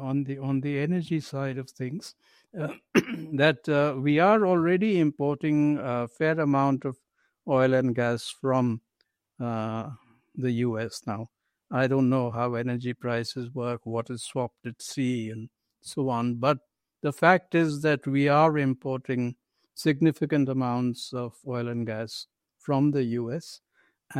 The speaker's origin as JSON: {"language": "English", "country": "India", "said": "And let me add, as an Indian diplomat, that you mentioned reliance on Russian equipment."}